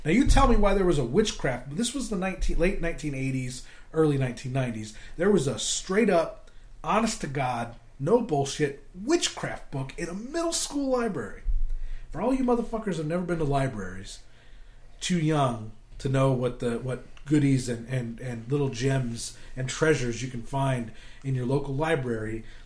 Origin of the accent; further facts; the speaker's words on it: St. Louis, Missouri, United States; So anyway, we're all from St. Louis.